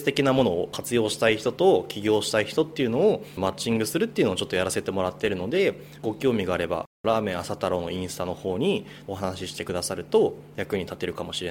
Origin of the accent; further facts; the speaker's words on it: Kushiro, Hokkaido, Japan; 僕の地元が北海道の釧路なんですけど